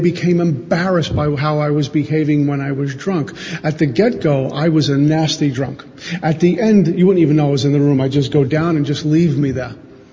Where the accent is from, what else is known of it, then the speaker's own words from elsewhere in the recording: Brooklyn, New York, United States; Growing up in Brooklyn, my hero that summer went from like Mickey Mantle to like Al Pacino by the end of the night.